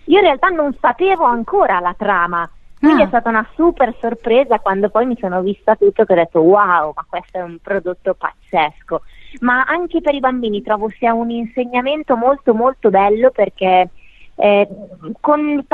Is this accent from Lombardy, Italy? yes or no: yes; Lombardy, Italy; accent: Milanese; mi hanno voluto lasciare il mio accento, come puoi sentire, un po' milanese per non snaturarmi